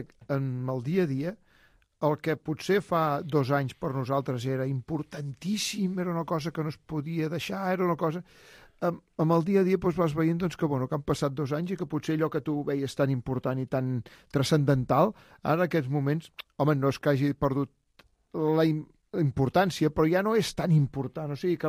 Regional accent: Badalona, Catalonia, Spain; Penseu que nosaltres, sabeu que som de Badalona

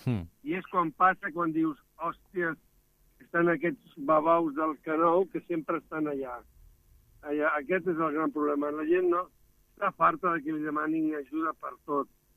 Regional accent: Catalonia, Spain; aquí ja saps, tenim una tara que és que som catalans.

